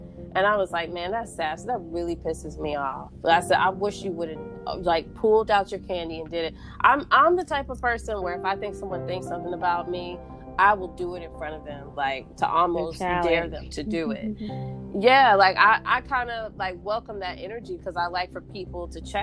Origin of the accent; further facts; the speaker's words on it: the South, United States; I grew up in the South. You know, I grew up in a place where I didn't have access to all of these things